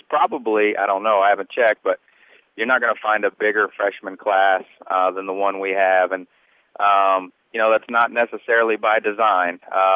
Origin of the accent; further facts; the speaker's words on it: Jefferson City, Missouri, United States; And I'm from Jefferson City, so, this is home for me. I have a very large family base, right there in Jeff City.